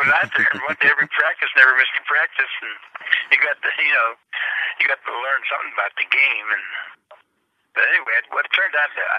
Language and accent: English; Pittsburgh, Pennsylvania, United States; Well, we were all from Pittsburgh.